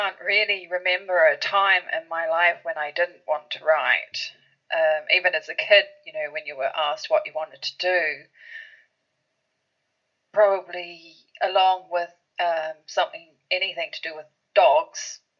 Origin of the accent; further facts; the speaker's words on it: Auckland, New Zealand; moved away as an adult; I was born in Auckland, so right up the top of the country, and moved down to Dunedin when I finished school, and I've been in the South Island ever since.